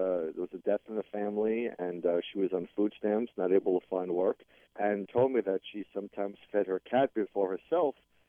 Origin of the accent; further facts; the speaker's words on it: New York, United States; because even though I'm from New York, you know, I just don't want to help people who need help in New York.